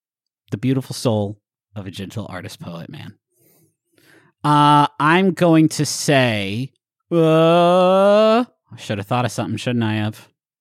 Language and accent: English; Huntington, United States; it was always sort of the highlight for me of snow days growing up in Huntington.